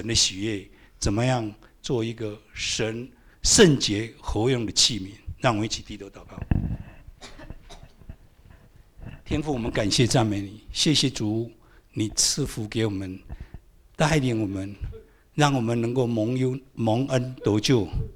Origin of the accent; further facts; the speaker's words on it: Taiwan; moved away as an adult; also born or lived in United States; 我三十岁以前是从小出生在台湾，从来没有去过礼拜堂，也没有听过完整的福音，不认识主。三十一岁在美国信主蒙恩得救了